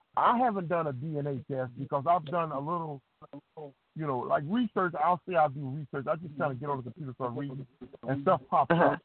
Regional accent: Indianapolis, Indiana, United States; I grew up around him in Indianapolis.

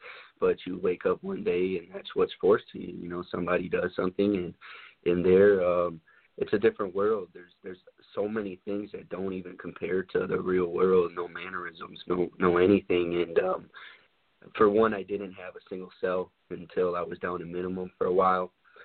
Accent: Midwest, United States; You know, I'm from the Midwest, so they're all from these areas where, you know, white people don't even exist, you know, living there.

